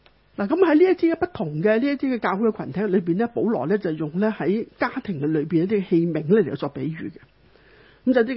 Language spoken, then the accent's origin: Cantonese; China; 或者很多时候在我们中国人的教导里面